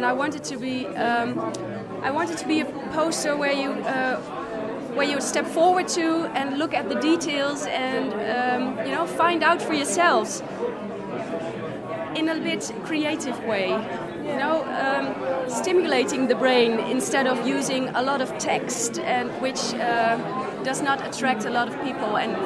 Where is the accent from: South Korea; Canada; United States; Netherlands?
Netherlands; I'm from the Netherlands, and I'm a PhD student.